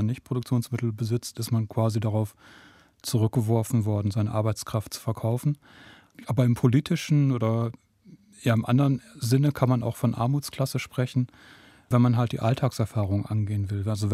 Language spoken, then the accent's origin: German; Nordhorn, Lower Saxony, Germany; also das ist, wo ich herkomme, in meiner Heimatstadt Nordhorn